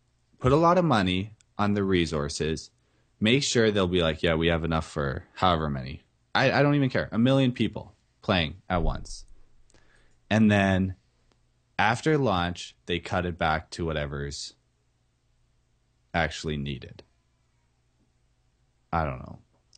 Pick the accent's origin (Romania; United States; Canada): Canada; We're all Canadian. Oh yeah, dude, we can all say Z.